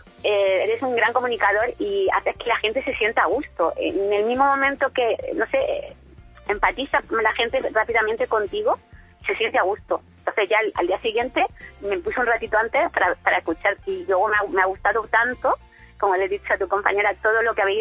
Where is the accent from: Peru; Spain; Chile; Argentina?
Spain; Granada, Andalusia; Soy granadina.